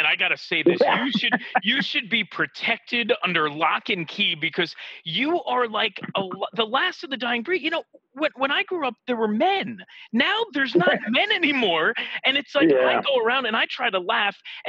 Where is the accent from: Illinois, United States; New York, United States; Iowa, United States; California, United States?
New York, United States; Queens; As a kid, Artie, I'm from Queens. You're from Jersey.